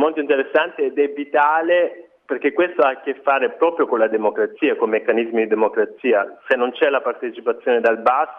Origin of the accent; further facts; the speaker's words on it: Lecce, Apulia, Italy; io non sono torinese ma sono del sud Italia, sono leccese